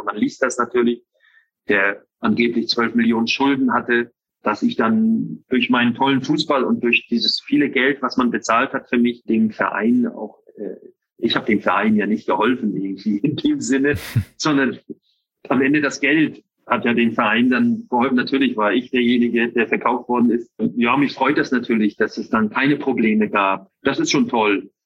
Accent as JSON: {"language": "German", "region": "Northern Germany", "country": "Germany", "said": "Na, ich bin ja Norddeutscher."}